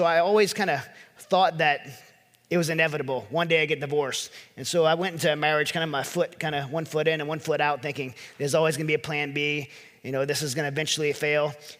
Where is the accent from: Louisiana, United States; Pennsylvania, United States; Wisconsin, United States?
Louisiana, United States; I'm from Louisiana again, so this California blonde hair girl